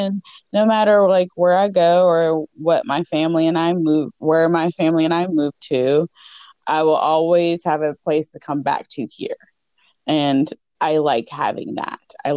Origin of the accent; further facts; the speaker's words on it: St. Clairsville, Ohio, United States; also born or lived in West Virginia; And I grew up in Ohio. I was born in West Virginia, and I grew up in Ohio, just in St. Clair's, Ohio.